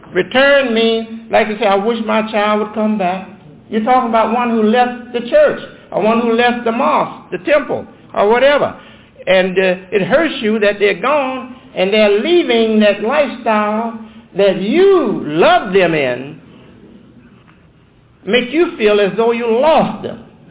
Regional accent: Detroit, Michigan, United States; born or raised there

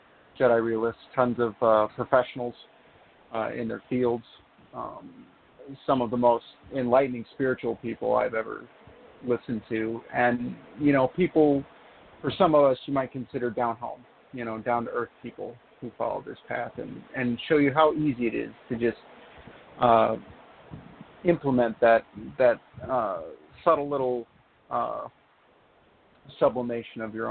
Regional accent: Illinois, United States; I'm from Central Illinois. I grew up on a farm. It wasn't an active farm per se, but it was out in the country, and it was quiet and fun, and it was a small town feel

